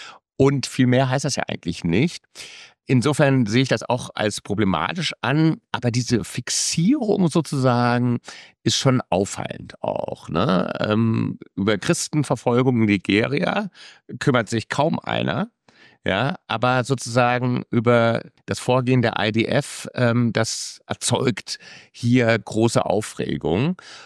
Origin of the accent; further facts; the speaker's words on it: Frankfurt, Hesse, Germany; also ich komme aus Frankfurt